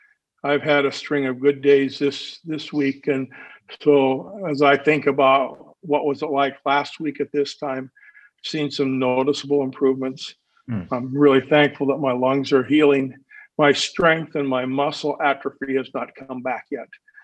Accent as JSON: {"language": "English", "region": "South Dakota", "country": "United States", "tie": "born or raised there", "said": "I grew up in South Dakota in a Crimmer Mennonite Brethren Church."}